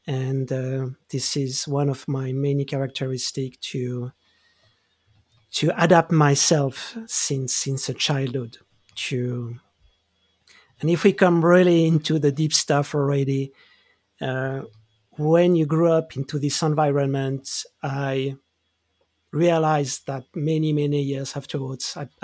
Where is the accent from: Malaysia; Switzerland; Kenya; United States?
Switzerland; Geneva; So I grew up in Switzerland. I grew up in Geneva. And for the story, I was the single, the only child, and my both parents were working.